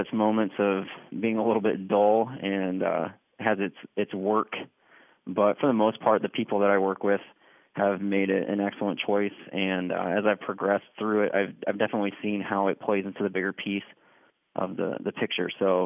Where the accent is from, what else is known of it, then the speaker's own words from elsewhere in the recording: United States; it created a very emotional response in me as a parent and as an American.